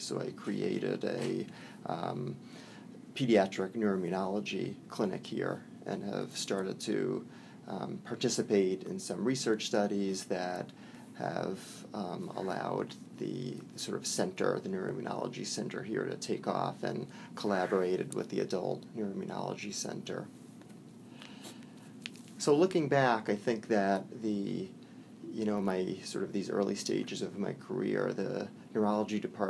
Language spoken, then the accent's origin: English; Long Island, New York, United States; now in Rochester, United States; I'm from Long Island, and I came up to this area for college. I went to a college in SUNY Geneseo, and after that went back down to NYU